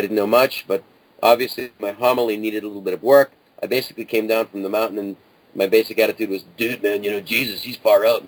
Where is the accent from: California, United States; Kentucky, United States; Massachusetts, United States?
Massachusetts, United States; Boston; I was raised Orthodox Jew in Boston. At one time, Mattapan, Dorchester, and Roxbury, the area that I was raised in, not too far from me now, was the second largest Jewish community in the country.